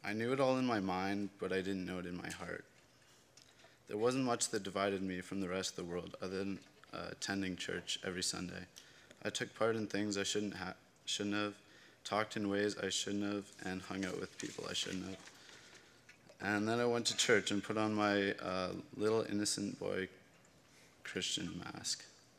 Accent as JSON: {"language": "English", "region": "Ontario", "country": "Canada", "tie": "born or raised there", "also_born_or_lived": "St. Catharines", "said": "I was born in St. Catharines, Ontario, and lived there until I was about 6 when we moved up here to the Sioux."}